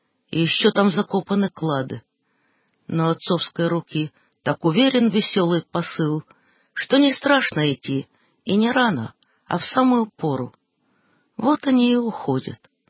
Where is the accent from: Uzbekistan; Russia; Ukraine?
Ukraine; Odesa, Odesa Oblast; я хоть и одесситка, но с торговлей у нашего рода никогда как-то ничего не складывалось